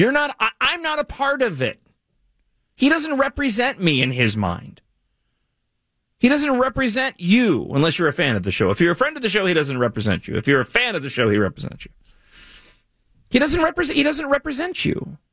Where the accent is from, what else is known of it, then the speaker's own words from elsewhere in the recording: Minnesota, United States; the One Minnesota slogan is a slight, because he doesn't consider people like me as being a Minnesotan.